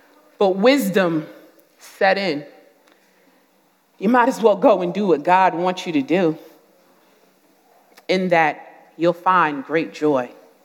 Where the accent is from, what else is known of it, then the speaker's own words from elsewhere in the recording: Newark, New Jersey, United States; I'm a girl from Newark, New Jersey.